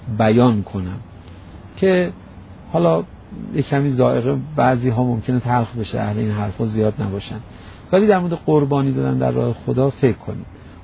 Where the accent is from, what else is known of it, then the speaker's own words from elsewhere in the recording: Iran; اینم که میدید ما ایرانی هستیم